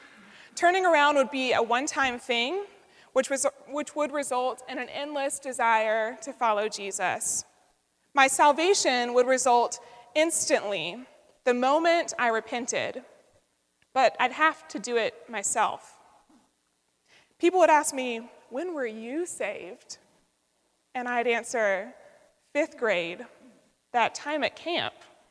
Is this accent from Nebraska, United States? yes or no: no; Atlanta, Georgia, United States; I am a Southerner. I grew up in Atlanta, which is a diverse city filled with national transplants and global headquarters, but it's nonetheless influenced by its position deep in the Bible Belt.